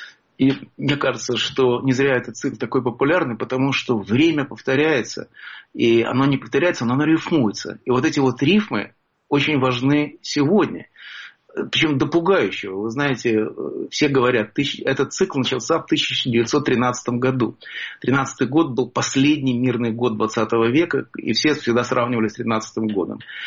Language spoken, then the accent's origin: Russian; Russia; Когда я рос в России, Америка была любимой страной.